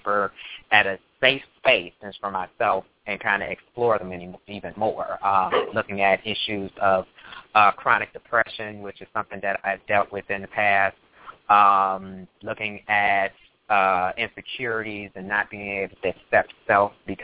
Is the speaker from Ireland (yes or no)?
no; Chicago, Illinois, United States; Well, born and raised in Chicago, Illinois